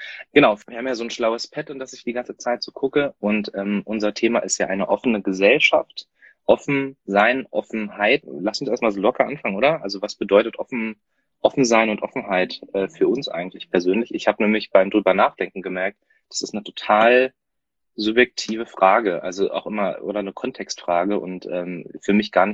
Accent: Berlin, Germany; Ich bin der Älteste von uns dreien. Ich bin 33. Ich bin Lehrer, komme aus Neukölln, wohne in Neukölln, arbeite in Neukölln.

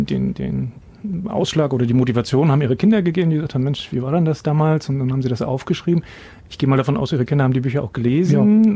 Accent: East Germany, Germany; wir sind beide in der DDR aufgewachsen.

